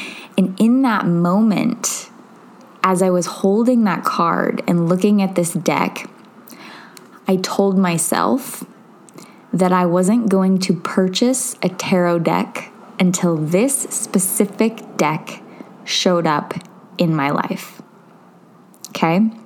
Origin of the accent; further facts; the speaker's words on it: Seattle, Washington, United States; Tom's from England and I grew up in Seattle.